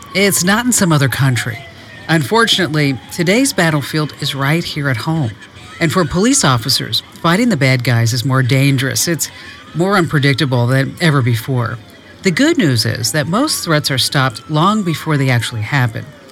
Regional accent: Arizona, United States; They're right here in my home state, Arizona.

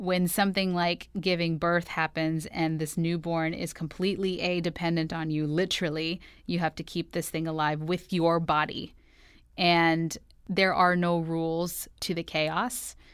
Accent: New York, United States; And I'm from New York, so like you know, I just felt like the windows were open and there were sirens like going by.

